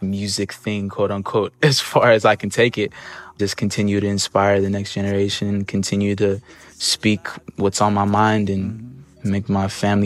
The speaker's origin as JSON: {"language": "English", "town": "Albuquerque", "region": "New Mexico", "country": "United States", "said": "he's one of my largest inspirations from where I'm from Albuquerque."}